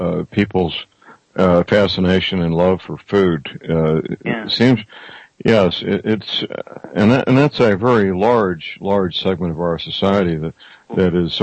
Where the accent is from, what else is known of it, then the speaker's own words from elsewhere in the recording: St. Louis, Missouri, United States; Monsanto, of course, is from my hometown, St. Louis, Missouri